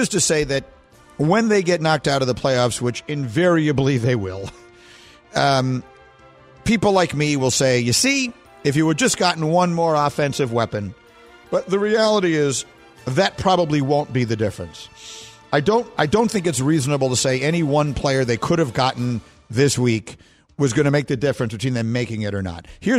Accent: New York, United States; I mean, I'm from New York. I've seen cold, but it gets much colder in Chicago than it gets in New York.

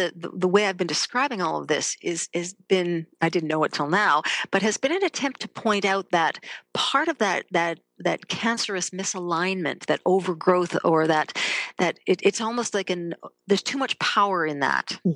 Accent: Massachusetts, United States; I grew up outside Boston. I know those places that have just been bombed.

